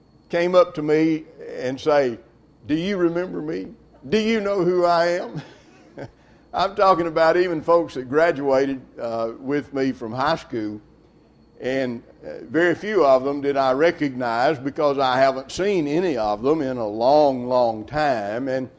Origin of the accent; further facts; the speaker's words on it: Alabama, United States; the congregation that I grew up in North Alabama.